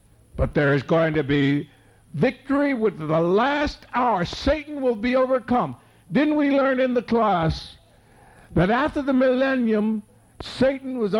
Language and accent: English; Boston, Massachusetts, United States; I happen to think back, you know, I'm from Boston, and we were sort of sad because the Red Sox blew it at the last minute.